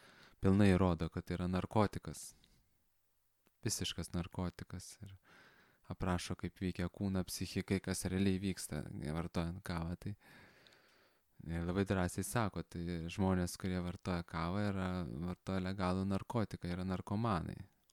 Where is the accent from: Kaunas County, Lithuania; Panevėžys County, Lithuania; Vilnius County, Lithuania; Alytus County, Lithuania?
Kaunas County, Lithuania; Kaunas; buvau Kaune, savo gimtajame mieste